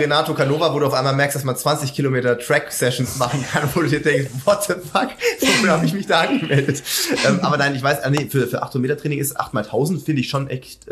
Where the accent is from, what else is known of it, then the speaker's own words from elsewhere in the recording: Baden-Württemberg, Germany; schwäbische Heimat, da gibt es ein ganz kleines Stadion, Dagersheim, das ist zwischen Sindelfing und da, wo ich aufgewachsen bin